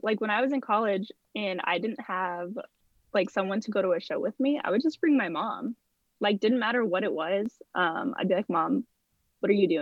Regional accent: Fresno, California, United States; I was like, oh, I want to see all these bands because I'm from Fresno. And when bands come through Fresno

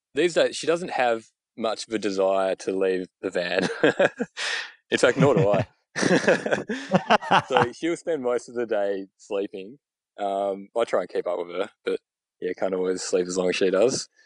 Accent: Hobart, Tasmania, Australia; So I grew up in Hobart, went to uni, got a degree

